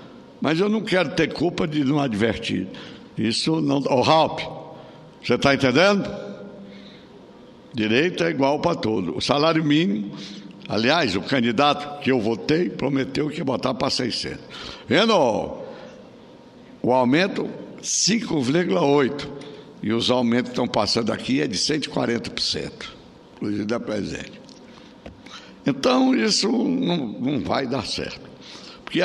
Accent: Piauí, Brazil; apenas ele era baiano e eu sou do Piauí

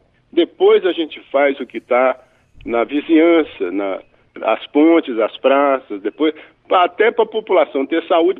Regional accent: Rio Branco, Acre, Brazil; onde eu me criei, em Rio Branco, na rua Marechal Deodoro.

